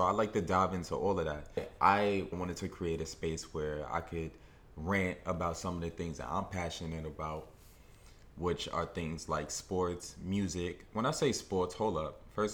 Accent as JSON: {"language": "English", "town": "Brooklyn", "region": "New York", "country": "United States", "tie": "born or raised there", "said": "I'm born and raised in Brooklyn."}